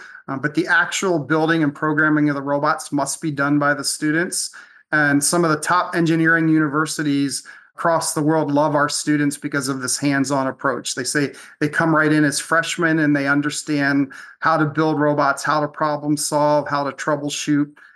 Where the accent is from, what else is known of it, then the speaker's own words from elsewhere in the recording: Seven Valleys, Pennsylvania, United States; I grew up in central Pennsylvania. The closest town to me was a small town called Seven Valleys, and that was even a mile away.